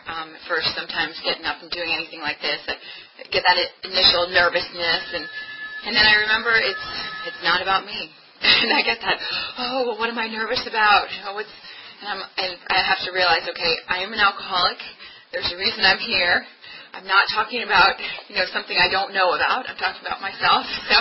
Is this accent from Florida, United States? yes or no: no; Bethesda, Maryland, United States; I grew up in Bethesda, Maryland, so not that far away, but close, you know, outside of Washington, D.C., and it was a nice neighborhood.